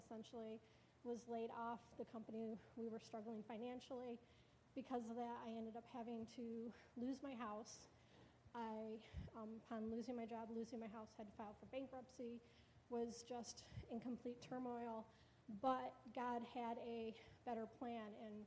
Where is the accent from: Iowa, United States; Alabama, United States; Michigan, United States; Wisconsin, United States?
Michigan, United States; Caro; Some of you may or may not know, I'm originally from Caro. Long story short, I kind of moved away, and about 20-some years later, I moved back home.